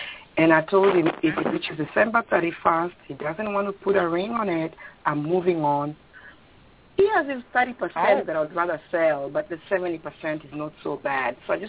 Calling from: New Jersey, United States; New Jersey.

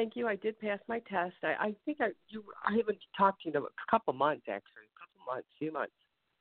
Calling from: Ohio, United States

